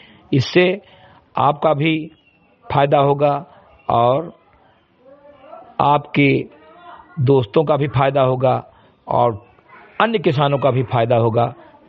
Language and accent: Hindi; Marikatai, Uttar Pradesh, India; ग्राम सभा से मरीकटाई विकासखंड मेनपुरवा जनपद बहराइच का मूल निवासी हूं